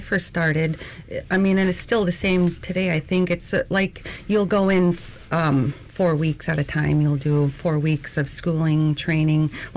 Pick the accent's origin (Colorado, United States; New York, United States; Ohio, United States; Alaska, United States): Alaska, United States; Nelson Lagoon; I'm a chap from Nelson Lagoon.